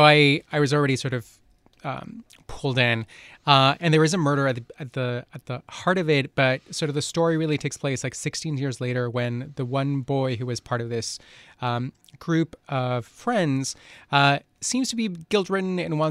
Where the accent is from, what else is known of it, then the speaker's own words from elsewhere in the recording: Colombia; So I grew up in Colombia, which is near, it's next door to Venezuela.